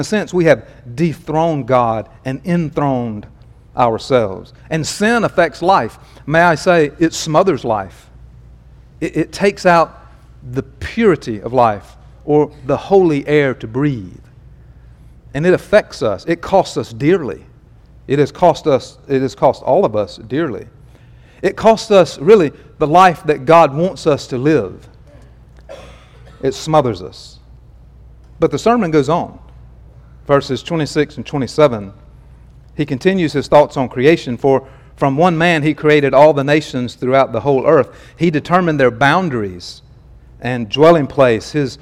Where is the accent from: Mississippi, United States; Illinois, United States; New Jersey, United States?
Mississippi, United States; Pascagoula; born there; I was born in Pascagoula, Mississippi, in the 20th century.